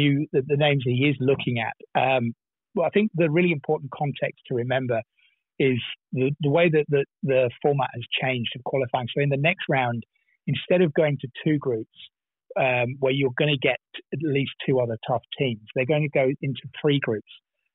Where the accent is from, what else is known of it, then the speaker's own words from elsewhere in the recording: England, United Kingdom; now in Australia; as an Englishman who's lived in Australia for 20-odd years